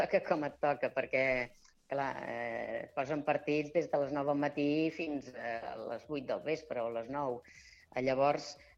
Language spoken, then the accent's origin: Catalan; El Vendrell, Catalonia, Spain; Perquè jo sóc i visc del Vendrell